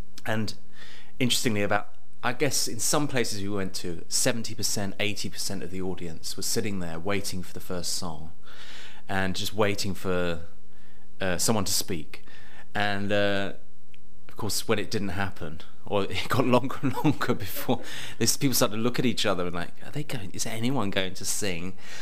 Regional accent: London, United Kingdom; born there; I was born in London, born in Hackney. And so that was my background, really.

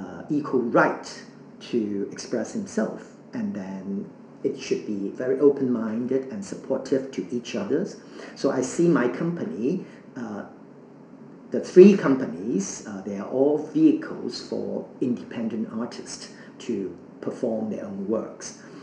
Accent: Hong Kong; English is a second language; moved away as an adult; also born or lived in Washington, United States; I was born and raised in Hong Kong, and I had the opportunity to study in the Washington State of America, which is in the northwest of USA

